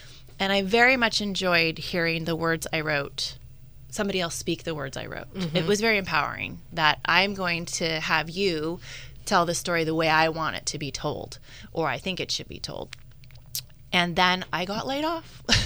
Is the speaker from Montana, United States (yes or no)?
no; California, United States; So I played sports growing up in Sonoma County. I played everything starting when I was little here.